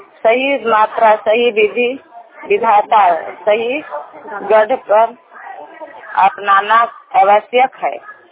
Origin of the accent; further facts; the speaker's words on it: Bariyo, India; मैं बरियो के रहने वाली हूँ।